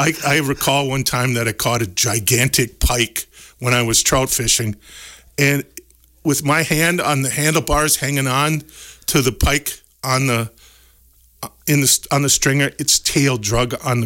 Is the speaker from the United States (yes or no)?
yes; Gays Mills, Wisconsin, United States; also born or lived in Germany; That was my hometown. Correct. Mm-hmm. Gaze Mills.